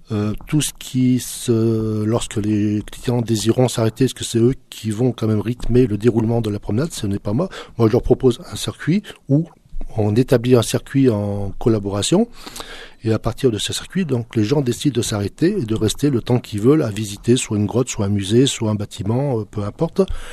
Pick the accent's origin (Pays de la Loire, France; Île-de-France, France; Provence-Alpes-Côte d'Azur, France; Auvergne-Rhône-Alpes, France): Auvergne-Rhône-Alpes, France; Lyon; je suis originaire de Lyon, donc enfant déjà, mais avec mes parents, je suis venu dans le Diois.